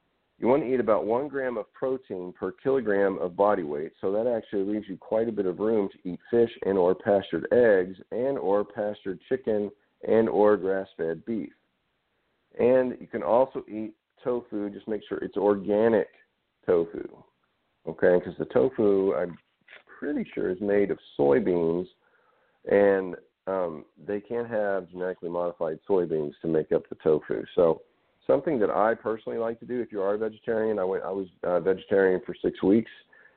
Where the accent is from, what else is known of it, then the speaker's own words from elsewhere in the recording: Arkansas, United States; growing up in Arkansas in the South